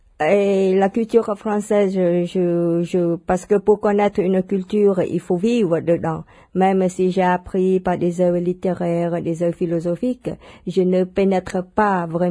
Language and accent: French; Cambodia; now in France; Quand j'étais jeune, parce que le Cambodge était sous protectorat français, et nous avons